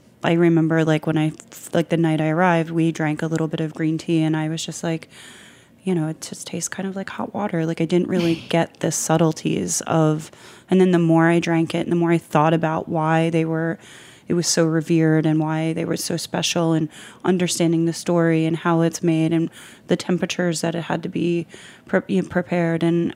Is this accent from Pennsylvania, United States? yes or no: yes; Philadelphia, Pennsylvania, United States; I tried everything for the first time because growing up in Philadelphia, the thing that I wasn't exposed to was I probably had never eaten Japanese food before in my life.